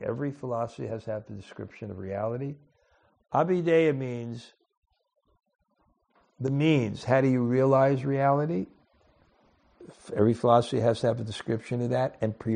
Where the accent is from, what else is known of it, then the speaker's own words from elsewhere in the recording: Vrindavan, Uttar Pradesh, India; You know, when I grew up in Vrindavan and Krishna conscious, I was fortunate that many of Prabhupada's godbrothers were still alive.